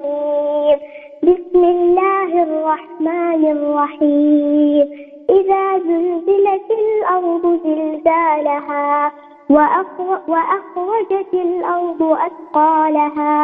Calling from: Mecca, Makkah Province, Saudi Arabia; 9 سنين من مكة

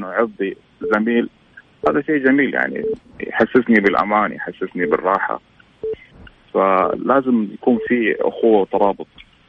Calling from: Jeddah, Makkah Province, Saudi Arabia

